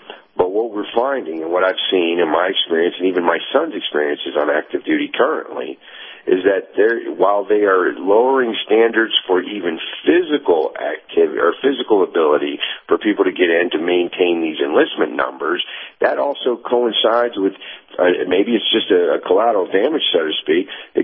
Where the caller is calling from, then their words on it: Tennessee, United States; in East Tennessee.